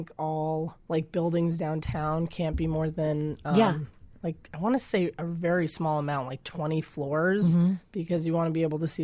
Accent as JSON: {"language": "English", "town": "Rio Rancho", "region": "New Mexico", "country": "United States", "tie": "born or raised there", "said": "Yeah, just north of Albuquerque, a little place called Rio Rancho. Mm-hmm. If you want a reference to it, Walter White's fake high school in Breaking Bad was my real high school."}